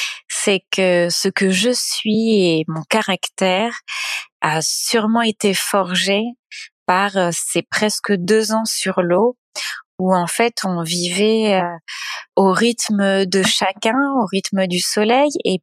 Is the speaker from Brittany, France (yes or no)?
yes; Brittany, France; also born or lived in Cannes; je suis née à Cannes, dans le sud de la France, là où il y a le Festival de Cannes. Mais très vite, on a déménagé en Bretagne.